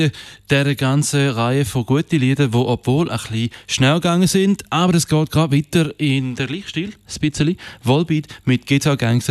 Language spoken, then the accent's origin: German; Denmark; aus meinem Heimatland Dänemark und da gehe ich natürlich auch bald in die Ferien